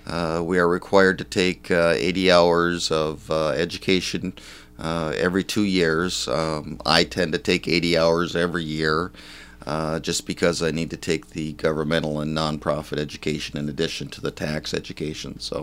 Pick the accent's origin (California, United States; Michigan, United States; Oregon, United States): Michigan, United States; Baraga; Yes. I was born and raised in Berrega. My father, you may know him, he was … for Berrega for 30 years.